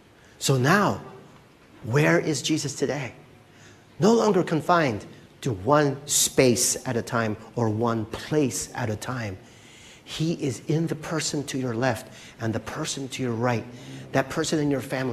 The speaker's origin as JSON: {"language": "English", "country": "Philippines", "said": "Why? Because I'm Filipino."}